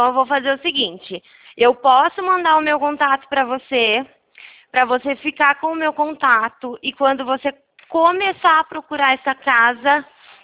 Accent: Araras, São Paulo, Brazil; eu sou aqui do interior de São Paulo, Araras

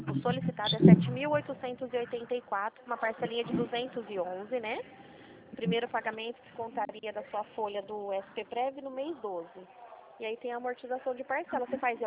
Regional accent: Presidente Prudente, São Paulo, Brazil; Eu sou aqui de Prudente também.

